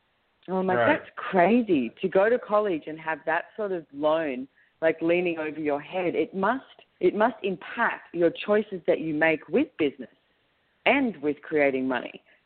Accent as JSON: {"language": "English", "country": "Australia", "said": "I'm from Australia, and I think it's very funny, when I went to America and I was traveling around, this is many years ago, when I was like 19"}